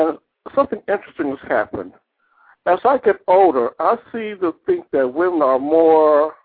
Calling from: Merrillville, Indiana, United States; I'm calling from Merrillville, Indiana, just outside of Chicago.

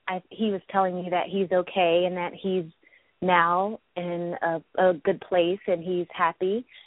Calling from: California, United States; I'm calling from Southern California.

